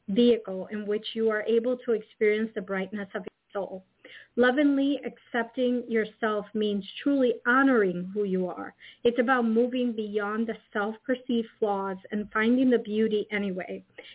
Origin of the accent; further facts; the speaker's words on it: New York, United States; You know, guys, I'm from New York, so there's no tornadoes in New York.